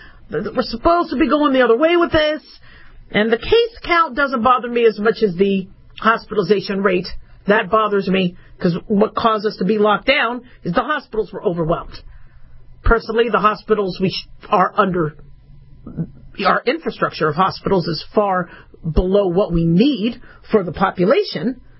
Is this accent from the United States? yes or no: yes; United States; As a doctor, as an American, I get a little nervous about that.